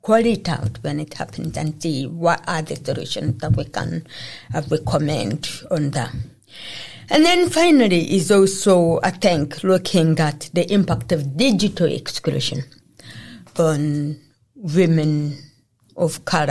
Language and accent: English; Scotland, United Kingdom; maybe as a Scottish African woman living in Glasgow.